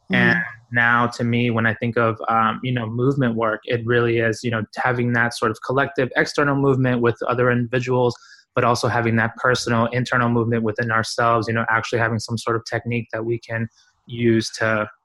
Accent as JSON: {"language": "English", "town": "Boston", "region": "Massachusetts", "country": "United States", "tie": "born or raised there", "said": "I grew up in Boston, and Boston has this very sort of very active field of different forms of organizing."}